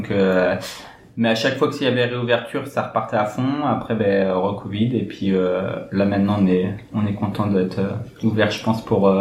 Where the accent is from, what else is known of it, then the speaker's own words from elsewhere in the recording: La Roche-sur-Yon, Pays de la Loire, France; Je suis né à La Roche-sur-Yon. J'ai passé toute mon enfance à La Roche-sur-Yon.